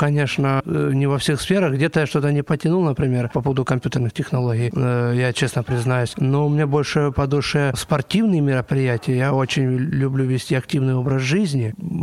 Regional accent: Luhansk, Luhansk Oblast, Ukraine; born there; Я родился в Луганске, тогда на тот момент в Украине. Ну, сейчас мы Луганская Народная Республика.

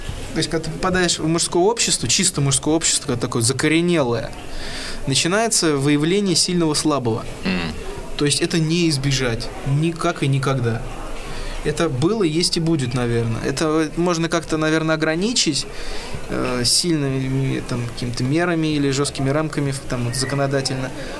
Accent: Moscow, Russia; а я всю жизнь, стоит отметить, жил в Москве и до этого как-то выезжал там немного

